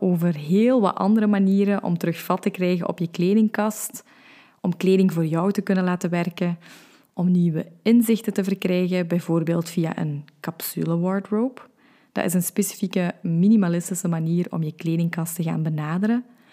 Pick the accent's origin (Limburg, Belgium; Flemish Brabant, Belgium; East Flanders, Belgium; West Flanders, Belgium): Limburg, Belgium; accent: Limburg; Zoals je wellicht al aan mijn tongval hebt gehoord, woon ik in het mooie Limburg.